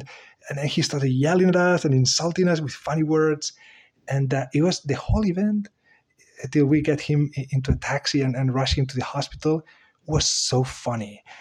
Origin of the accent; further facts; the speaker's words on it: Spain; I'm from Spain originally